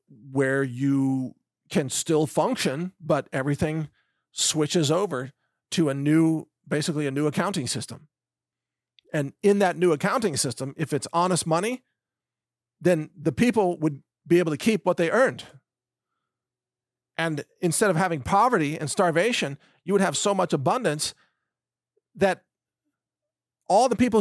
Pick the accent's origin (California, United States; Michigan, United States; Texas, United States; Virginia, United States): Texas, United States; I'm an American, I'm a Texan, and I am 100% pro-domestic energy.